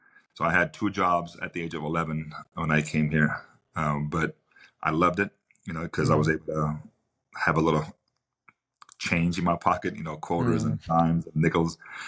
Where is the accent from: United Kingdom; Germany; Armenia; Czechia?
Armenia; Ararat; now in Los Angeles, United States; Right. Yeah. That's my hometown, man.